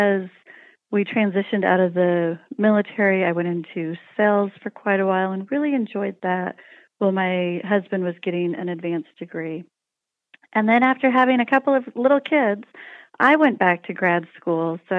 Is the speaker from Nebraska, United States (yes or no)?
no; Oklahoma, United States; also born or lived in Wyoming; I was born in Wyoming, and my family moved to Oklahoma when I was, about middle school age. And I went to college in Oklahoma.